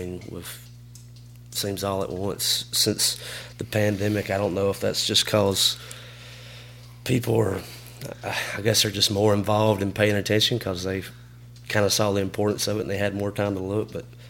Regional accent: Alabama, United States; Like, growing up in Alabama, it's Alabama or Auburn, and people get upset with you about which side you pull for.

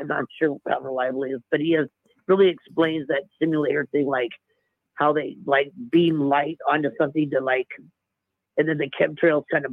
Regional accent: Hollister, California, United States; from Hollister, California.

